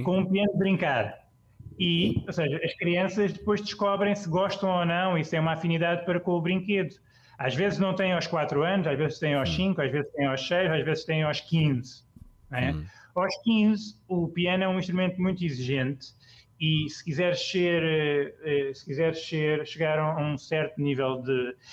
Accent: Olhão, Algarve, Portugal; Sou de Olhão.

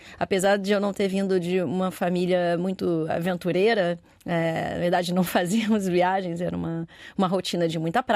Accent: Rio de Janeiro, Brazil; born there; also born or lived in Paris / London / São Paulo / Phuket; Eu já morei em Paris, já morei em Londres, já morei em São Paulo. Claro, nasci no Rio de Janeiro, já morei na Tailândia, em Phuket, na Tailândia.

